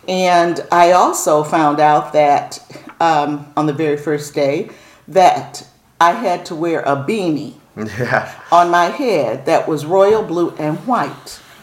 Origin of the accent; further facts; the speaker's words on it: Chicago, Illinois, United States; Oh, well, I'm from Chicago, mm-hmm. and born and raised here. I've traveled a lot. This is where I was born.